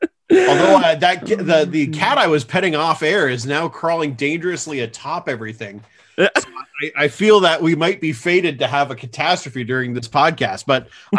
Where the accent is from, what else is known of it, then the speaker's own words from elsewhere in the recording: Windsor, Ontario, Canada; And when I grew up, I was growing up in Windsor. So we would get to go over to Detroit and see the Cranbrook Institute of Science.